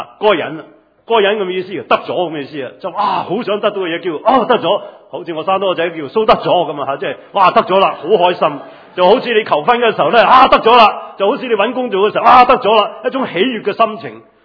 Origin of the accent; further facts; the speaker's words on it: New Territories, Hong Kong; now in United States; 我是新界长大，很多时候种嘢，去到美国我都去后院那里种菜，所以我不需要买菜